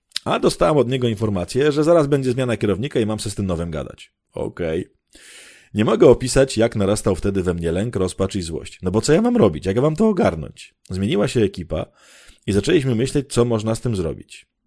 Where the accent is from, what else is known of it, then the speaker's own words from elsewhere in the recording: Khmelnytskyi Oblast, Ukraine; Polish is a second language; now in Poland; Pochodzę z Ukrainy, z okolicy fajnego miasta Kamieniec Podolski, więc od razu przepraszam za błędy i zapraszam na Ukrainę.